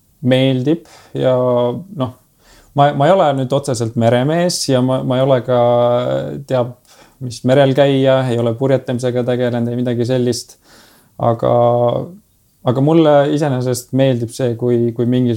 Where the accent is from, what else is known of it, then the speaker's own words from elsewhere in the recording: Kuressaare, Saare County, Estonia; ma kasvasin üles Kuressaare linnas Pärna tänaval.